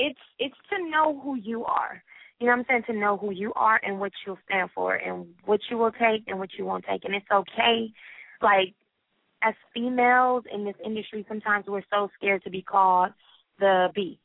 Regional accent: Los Angeles, California, United States; You know, so it's like, I'm from Watts, so people don't. They're like, people don't look like that in Watts.

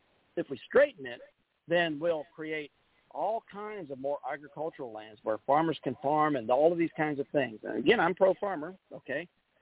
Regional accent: Florida, United States; Even though I grew up in Florida in a more pristine, beautiful time

